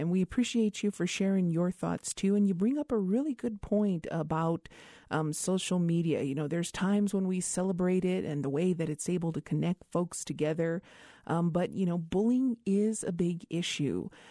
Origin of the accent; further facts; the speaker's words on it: Isleta Pueblo, New Mexico, United States; from Isleta Pueblo, and you are listening to Native America Calling.